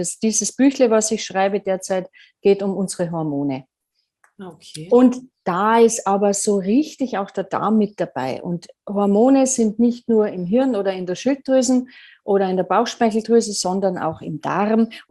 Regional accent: Bavaria, Germany; ich komme ja aus Bayern

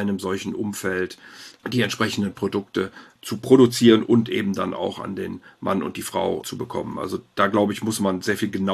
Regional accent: Rhineland, Germany; ich bin Rheinländer, habe vier Kinder, vier Enkel

